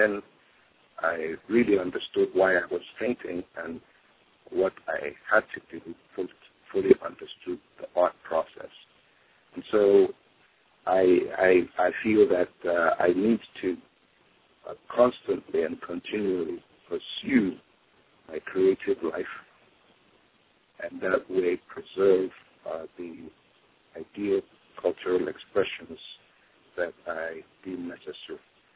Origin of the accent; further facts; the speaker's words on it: Nigeria; now in Philadelphia, United States; I am a fine artist currently living in Philadelphia. I was born in Nigeria. I relocated to America, to Philadelphia, here in the United States, in the early 80s.